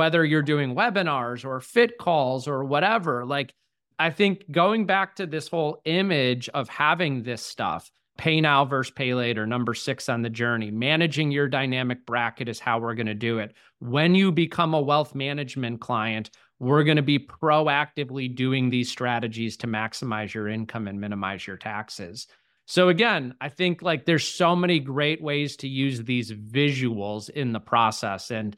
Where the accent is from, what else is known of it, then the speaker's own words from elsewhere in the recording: Charleston, United States; So I look forward to having you come down to my hometown here in Charleston if you want to go back through that training.